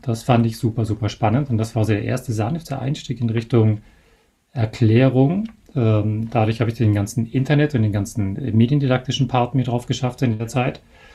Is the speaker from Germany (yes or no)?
yes; Bavaria, Germany; ich komme ja aus Bayern